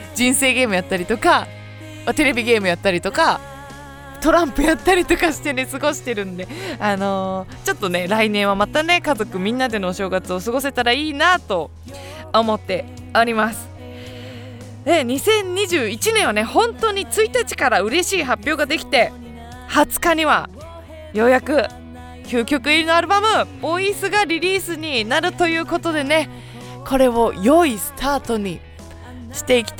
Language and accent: Japanese; Nagano, Japan; now in Tokyo, Japan; 今回はねまあ地元の長野にいない、家族といないっていうのがね人生初めての経験なので